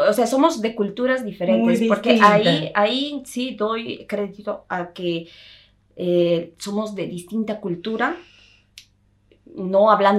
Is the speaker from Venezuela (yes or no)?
no; Bolivia; muchos de nosotros en Bolivia o en los Andes aprendemos a tocar estos instrumentos